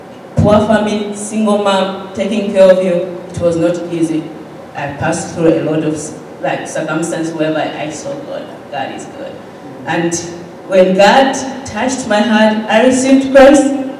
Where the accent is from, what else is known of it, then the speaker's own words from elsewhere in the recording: Zambia; growing up in Zambia, I can't imagine, like, if I it was me.